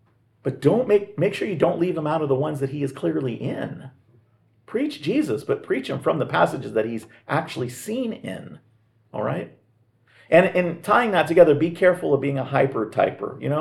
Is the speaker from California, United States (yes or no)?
yes; Los Angeles, California, United States; now in Grand Rapids, United States; I'm from Los Angeles originally, and there's so many cultures in Los Angeles.